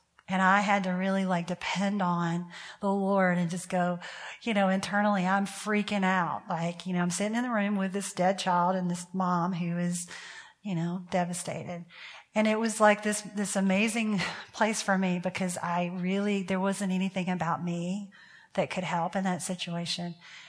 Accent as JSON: {"language": "English", "country": "United States", "tie": "born or raised there", "also_born_or_lived": "Portland", "lives_now": "New Orleans, United States", "said": "I'm in New Orleans, but I grew up in the Bible Belt."}